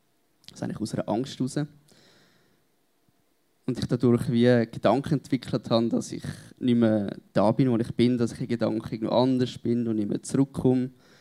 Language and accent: German; Winterthur, Zurich, Switzerland; Ja, ich bin ein Winterthurer durch und durch. Ich bin da geboren und aufgewachsen.